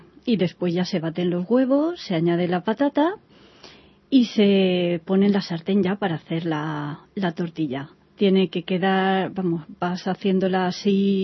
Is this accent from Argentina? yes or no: no; Valencia, Valencian Community, Spain; yo soy valenciana y estábamos allí en Valencia y yo quería hacerlo.